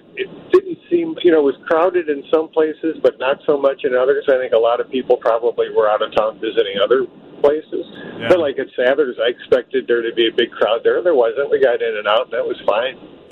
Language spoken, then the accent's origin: English; Illinois, United States; because, you know, I grew up in Illinois, I love Chicago, I visited it often